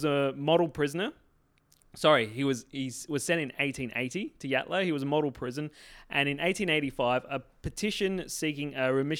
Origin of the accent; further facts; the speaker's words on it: Modbury, South Australia, Australia; He struck out towards Modbury, my hometown. Yeah, love Modbury.